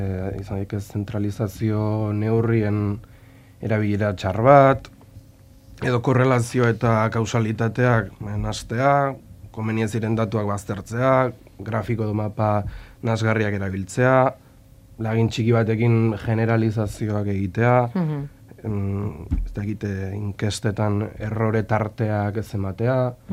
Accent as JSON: {"language": "Basque", "town": "Tolosa", "region": "Basque Country", "country": "Spain", "said": "ni Tolosarra naiz."}